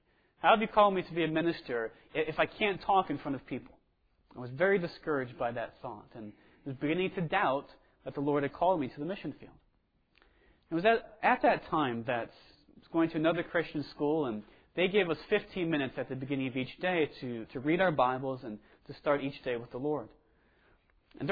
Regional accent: Connecticut, United States; See, I grew up in Connecticut, so I was very close to New York City, very close to Boston.

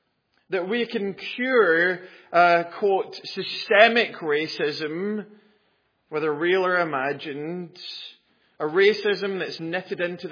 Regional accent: Wales, United Kingdom; The last revival in my home country of Wales was in 1904.

